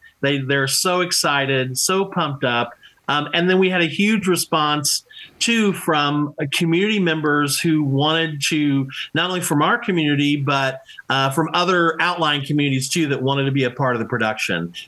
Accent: Indiana, United States; So I'm from Central Indiana. Been in theater for a million years.

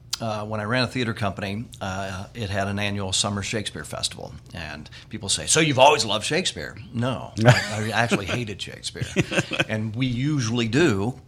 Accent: Fort Wayne, Indiana, United States; also born or lived in Chicago; So, and I'm originally from Fort Wayne. So that kind of puts me back to my Hoosier roots.

